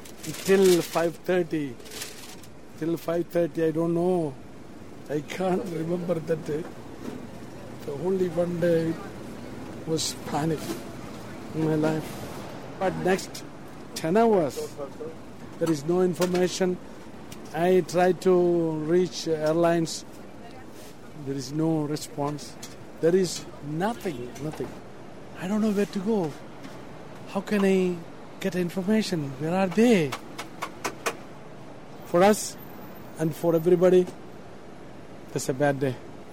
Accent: India; now in New York, United States; I'm from India. 1992, November 16th, I landed in JFK, New York. From there, I'm here.

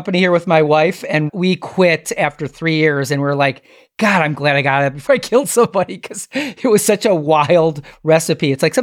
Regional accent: Milwaukee, Wisconsin, United States; You know, we're from Milwaukee, Alex and I. That's where we met.

